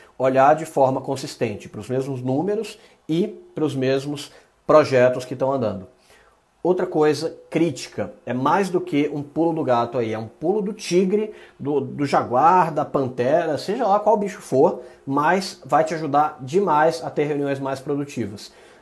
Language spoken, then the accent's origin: Portuguese; Salvador, Bahia, Brazil; Meu sotaque já se perdeu um pouco, mas eu sou baiano, sou de Salvador. E na infância